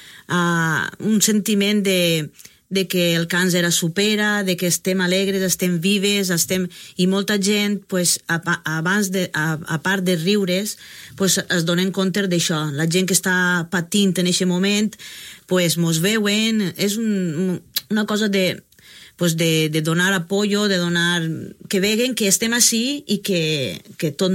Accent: Parcent, Valencian Community, Spain; Soc de Parcent i tinc que baixar a Pedreguer

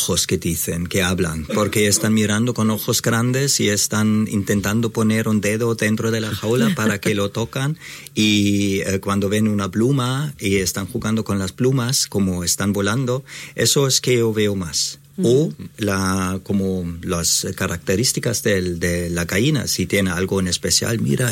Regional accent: Germany; Spanish is a second language; now in Spain; yo soy alemán, y de Alemania teníamos una granja, y siempre he trabajado con animales. Y después, cuando he venido a España, primero vivía en piso

